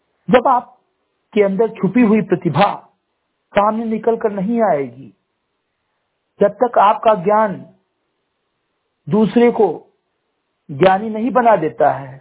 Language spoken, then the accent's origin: Hindi; Simri Gatei, Uttar Pradesh, India; ग्राम सभा सिमरी गटेई विकासखंड मेनपुरा जनपद बहराइच का मूल निवासी हूं